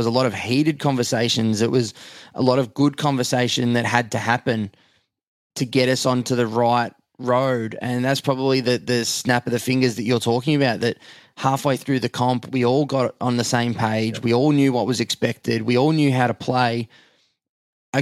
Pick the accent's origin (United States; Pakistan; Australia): Australia; I'm in the middle as the Aussie trying to be a bit laid back and it's okay. But then we have rules in Australia that you don't break.